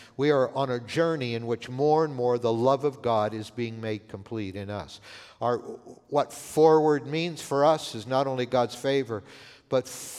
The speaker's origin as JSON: {"language": "English", "country": "Canada", "tie": "born or raised there", "said": "Sandy and my two daughters and I moved to Canada. I grew up in Canada."}